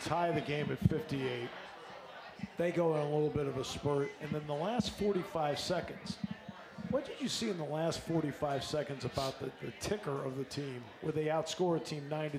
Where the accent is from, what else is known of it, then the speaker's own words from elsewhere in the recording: New England, United States; I grew up in New England, so I watched a lot.